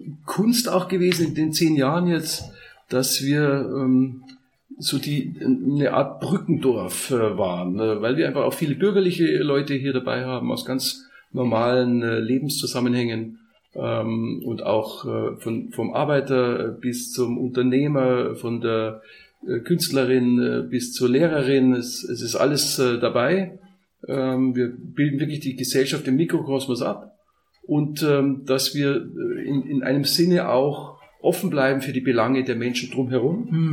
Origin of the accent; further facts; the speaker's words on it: Bavaria, Germany; Und ich komme aus Oberbayern, auf dem Friedhof sind 400 Jahre Gräber, Familiengräber